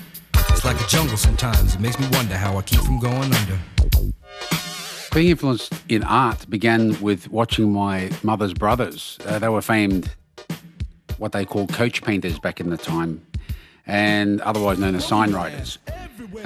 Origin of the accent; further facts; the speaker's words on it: Sydney, New South Wales, Australia; I'm an artist from Western Sydney. I'm a Koori. My old people come from Jerseyville and Kempsey, we're Nungadi. And the other old people from my mother's side of the family come from Ireland.